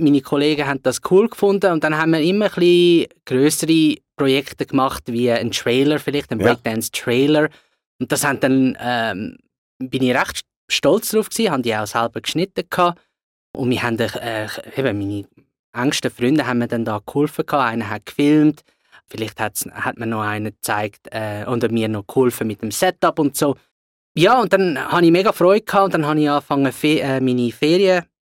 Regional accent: Zurich, Switzerland; Genau, also ich bin in Zürich aufgewachsen.

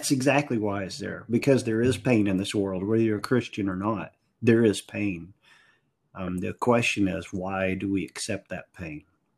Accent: Arkansas, United States; I was born and raised in Arkansas, and I never would have imagined that I would leave Arkansas.

